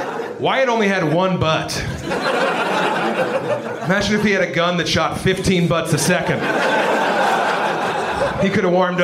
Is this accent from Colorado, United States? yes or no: yes; Colorado, United States; But hey, I'm from Colorado. We kind of invented it, so it's okay.